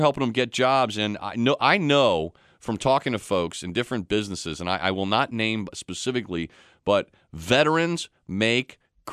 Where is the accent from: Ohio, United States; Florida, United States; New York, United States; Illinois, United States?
Ohio, United States; Loveland; I know you're located in Loveland, my hometown.